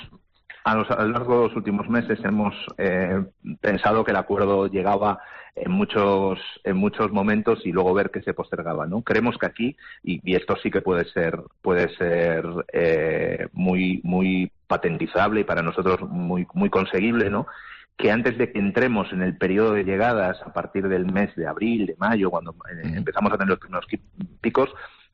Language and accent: Spanish; Galicia, Spain; Yo soy gallego